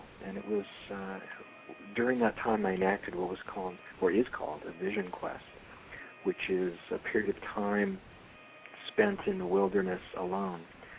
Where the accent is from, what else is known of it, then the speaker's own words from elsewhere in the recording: Connecticut, United States; moved away; I'm also a transplanted Southerner, born and raised in Connecticut, and have been down in Florida now, off and on, for close to 25 years.